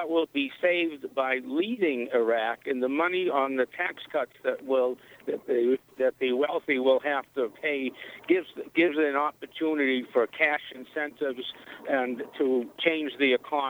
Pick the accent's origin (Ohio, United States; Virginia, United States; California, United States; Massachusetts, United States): Massachusetts, United States; Boston; now in Denver, United States; from Boston because I've only lived in Denver for a relatively short time